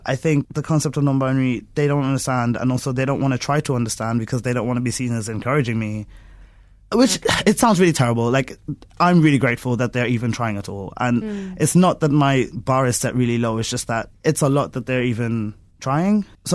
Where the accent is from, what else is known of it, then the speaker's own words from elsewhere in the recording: Trinidad & Tobago; I grew up in Trinidad, and when I was in church there, most people I knew got baptized at around age 8.